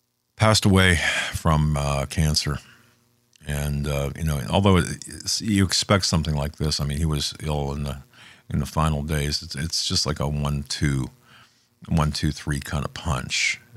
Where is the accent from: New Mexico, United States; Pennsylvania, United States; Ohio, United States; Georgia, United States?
Pennsylvania, United States; Erie; A good friend of mine, Pat Campbell, from Erie, from my hometown in Erie